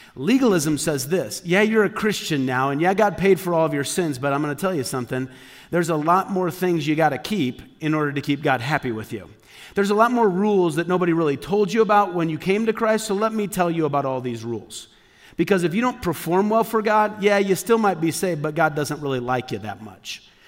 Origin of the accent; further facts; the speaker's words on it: Midwest, United States; born or raised there